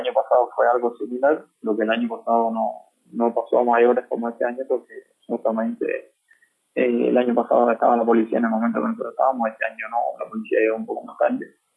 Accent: Cuba; now in Montevideo, Uruguay; Soy un cubano que reside acá en Montevideo, Uruguay. Resido acá hace 3 años.

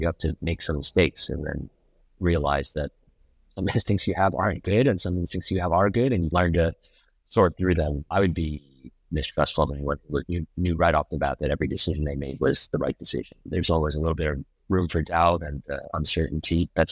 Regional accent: Manhattan, New York, United States; But for me, I was born in New York, raised in Manhattan.

